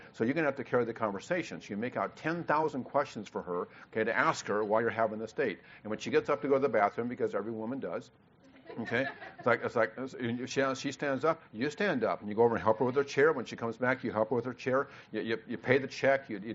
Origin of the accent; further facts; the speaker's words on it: Kansas, United States; We come from Kansas, so it's a whole different world, right?